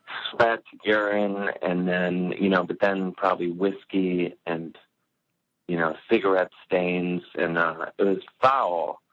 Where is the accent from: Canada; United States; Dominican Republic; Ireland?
United States; Cleveland, Ohio; I was living in Cleveland at the time. I'm from Cleveland.